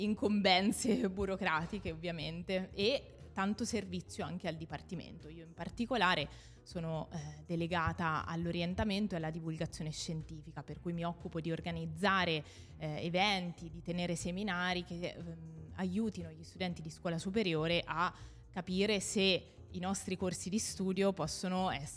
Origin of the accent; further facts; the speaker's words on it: Perugia, Umbria, Italy; io sono di Perugia e con la mia famiglia, prima di sposarmi, vivevo in una campagna, in una zona non servita dall'acquedotto.